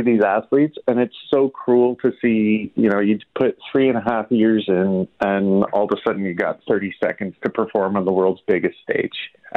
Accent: Canada; I'm Canadian

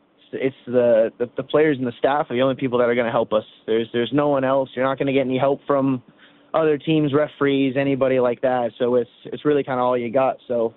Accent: Frisco, Texas, United States; also born or lived in Plano; I grew up in Frisco. I was just born in Plano.

